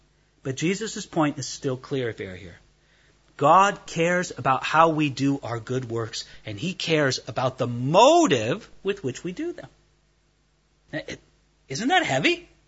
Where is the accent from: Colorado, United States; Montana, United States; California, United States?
California, United States; the culture I came from Southern California.